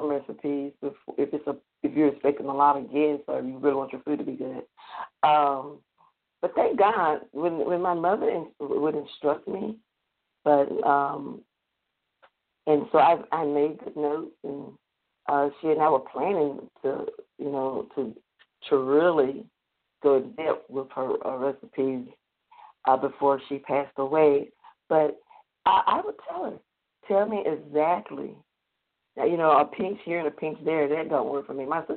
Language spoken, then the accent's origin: English; the South, United States; accent: Southern; And my southern accent is really coming out big time on.